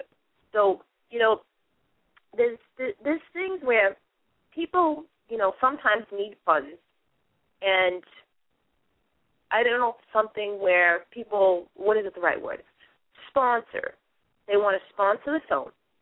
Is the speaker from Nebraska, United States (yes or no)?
no; Revere, Massachusetts, United States; I would love to see it being shown in a movie theater that I grew up in Revere, Massachusetts, because the parking is great.